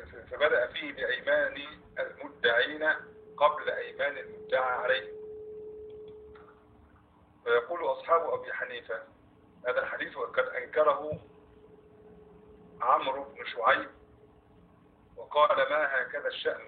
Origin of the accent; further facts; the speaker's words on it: Egypt; حتى في القرى عندنا في مصر زمان